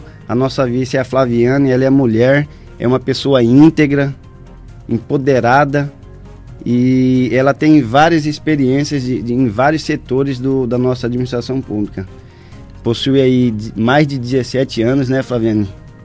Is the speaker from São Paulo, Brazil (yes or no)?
no; Vila Bela, Mato Grosso, Brazil; nasci aqui em Vila Bela, cresci aqui, todos os meus amigos estão aqui, busquei o estudo, eu saí daqui de Vila Bela com 14 anos